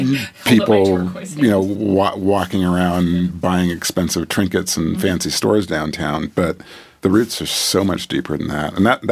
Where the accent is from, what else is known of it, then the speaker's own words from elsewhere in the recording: Seattle, Washington, United States; moved away; I came from Seattle, Washington